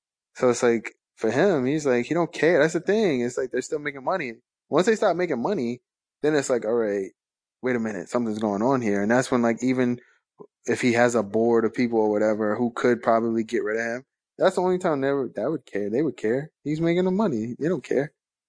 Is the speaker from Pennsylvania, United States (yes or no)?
no; New York, United States; It's just, like, by default because I'm from New York.